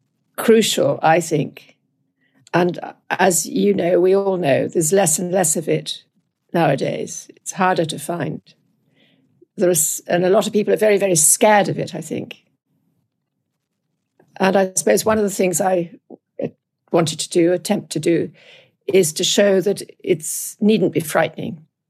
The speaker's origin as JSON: {"language": "English", "country": "United Kingdom"}